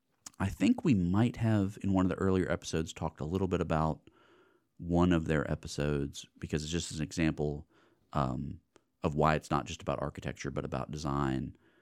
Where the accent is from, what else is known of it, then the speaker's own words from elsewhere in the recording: United States; I'm an American male.